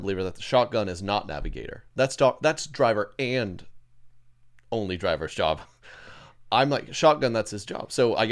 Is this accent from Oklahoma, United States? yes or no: yes; Edmond, Oklahoma, United States; I grew up in Edmond, Oklahoma, and I'd heard that.